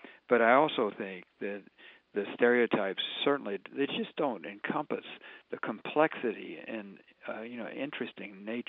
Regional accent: Abilene, Texas, United States; also born or lived in Dallas; Well, I grew up in Texas, in Abilene and Dallas, and fled Texas after I graduated from high school. Thought I'd never return.

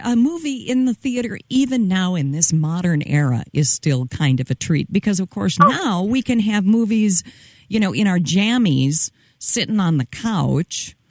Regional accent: Rochester, Minnesota, United States; Also, my hometown of Rochester had a big moment not that long ago

